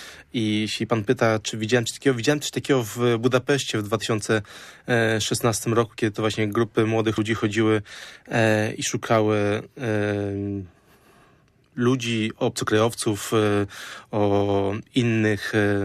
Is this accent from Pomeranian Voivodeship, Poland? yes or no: yes; Pomeranian Voivodeship, Poland; pochodzę z miasta akurat, które jest bardzo turystyczne, z Trójmiasta. Mieszkałem na granicy Sopotu z Gdańskiem.